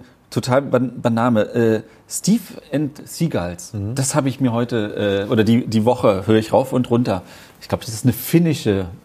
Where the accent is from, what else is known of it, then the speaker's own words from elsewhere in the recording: Düsseldorf, North Rhine-Westphalia, Germany; Als Düsseldorfer natürlich auch